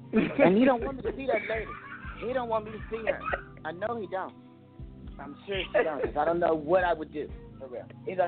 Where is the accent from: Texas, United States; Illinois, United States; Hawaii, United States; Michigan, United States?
Illinois, United States; Chicago; now in Tracy, United States; I'm from Chicago